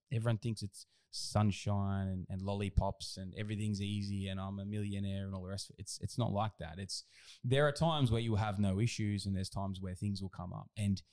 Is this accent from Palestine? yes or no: no; Southern Highlands, New South Wales, Australia; I was traveling from the Southern Highlands up to Sydney, right? Which was about, it was about a 2.5 hours every day to get to school and 2.5 hours back.